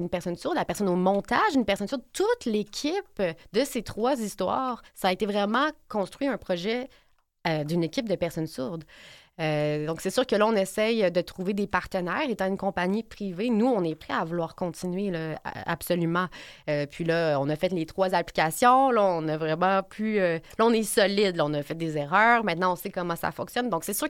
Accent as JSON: {"language": "French", "region": "Quebec", "country": "Canada", "first_language": "Quebec Sign Language", "second_language": "French", "said": "C'est ma première langue"}